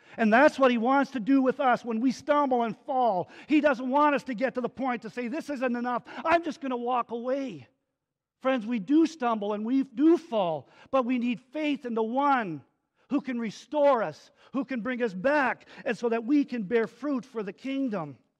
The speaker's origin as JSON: {"language": "English", "country": "Canada", "said": "you know I'm a Canadian"}